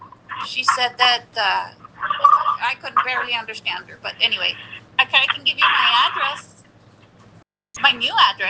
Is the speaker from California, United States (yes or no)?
no; Arizona, United States; born there; moved away; When did I stay? I was born in Arizona. I moved from there about 18 months ago.